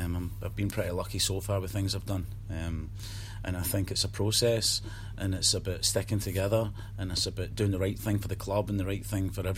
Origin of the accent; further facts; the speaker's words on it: Bellshill, Scotland, United Kingdom; born there; also born or lived in Glasgow; I was born in Bells Hill, and I lived in Glasgow and for a while, and my family's all from Glasgow